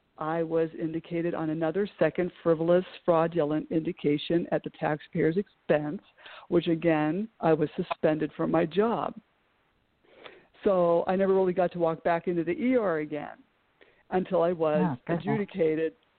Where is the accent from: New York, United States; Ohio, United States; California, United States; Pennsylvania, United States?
Pennsylvania, United States; Pennsylvania? I'm from Pennsylvania.